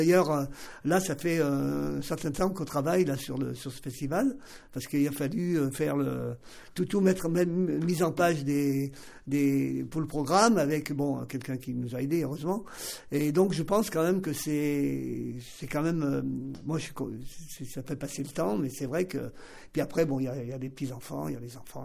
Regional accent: La Tour-du-Pin, Auvergne-Rhône-Alpes, France; born there; now in Grenoble, France; Moi, je suis né à la Tour du Pin.

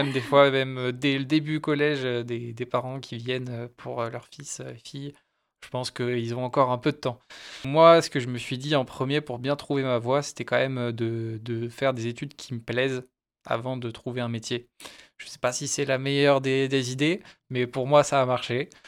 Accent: Pont-de-Beauvoisin, Auvergne-Rhône-Alpes, France; now in Bilieu, France; moi, j'étais de base, j'étais du Pont de Beauvoisin, donc à 30 minutes de Voiron.

